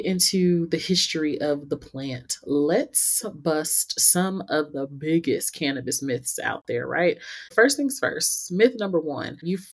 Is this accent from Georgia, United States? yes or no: yes; Atlanta, Georgia, United States; now in Denver, United States; So I recently moved to Denver, Colorado, and I'm a Southern woman. I'm originally from Atlanta.